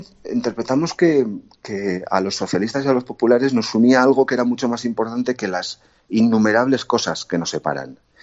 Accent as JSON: {"language": "Spanish", "town": "Irún", "region": "Basque Country", "country": "Spain", "tie": "born there"}